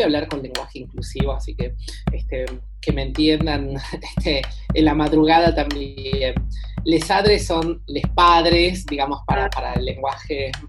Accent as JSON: {"language": "Spanish", "region": "Salta", "country": "Argentina", "tie": "born or raised there", "said": "Crecí en Salta, crecí en un barrio de clase media, así que realmente ahí estábamos como en la clase media salteña, que no es la clase media porteña de Palermo, no, es la clase media de vivir en un edificio con, con patio y barrio"}